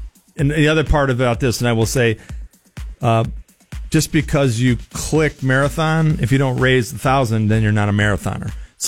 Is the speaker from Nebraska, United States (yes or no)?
no; Illinois, United States; So, and we're from Northern Lake County, so